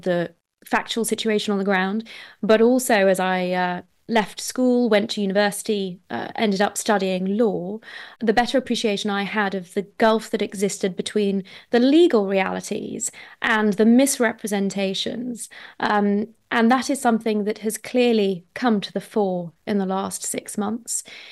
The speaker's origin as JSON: {"language": "English", "region": "London", "country": "United Kingdom", "tie": "born or raised there", "said": "my family go back in the land of Israel, some eight generations. So Israel was always a big part of my life growing up in London."}